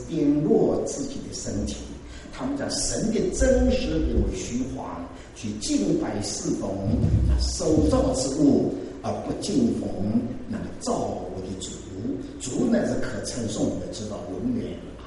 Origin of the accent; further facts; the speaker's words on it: China; 这个我们中国人养育儿女了，5件大事哦，不容易的